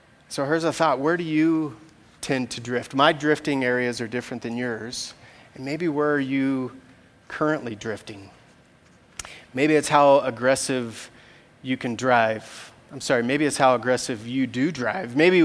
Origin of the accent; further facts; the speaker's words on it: Colorado Springs, Colorado, United States; and I grew up in Colorado Springs, and I learned to swim at this little, at the pool in Colorado Springs